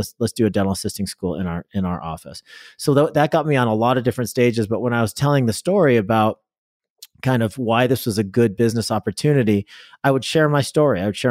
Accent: Tri-Cities, Arizona, United States; So I have a cluster of towns here called the Tri-Cities. This is my hometown.

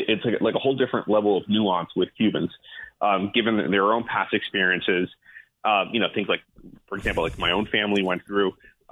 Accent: United States; My wife has only been in this country for 6 years. I was born and raised in this country

